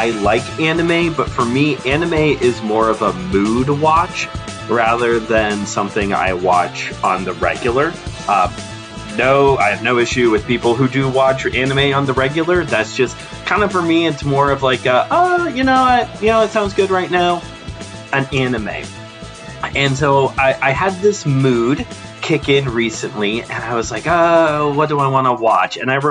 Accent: United States; as an American

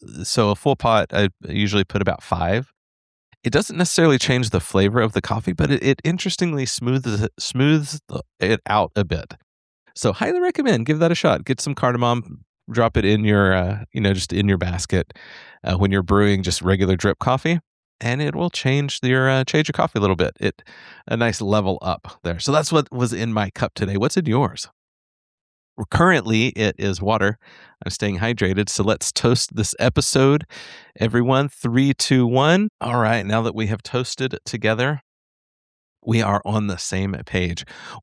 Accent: Texas, United States; All y'all, get my Texan on now that I'm back from Boston.

